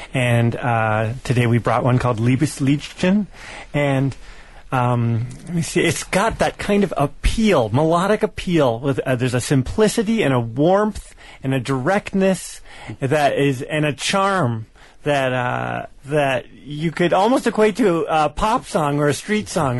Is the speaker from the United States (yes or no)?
yes; Northwest, United States; I'm from the Northwest.